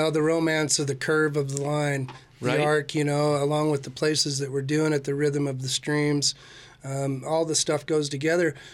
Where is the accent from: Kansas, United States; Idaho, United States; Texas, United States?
Idaho, United States; Idaho Falls; You know, I grew up here in southeastern Idaho, way up north in Idaho Falls, and then moved to Pocatello to go to school in 91.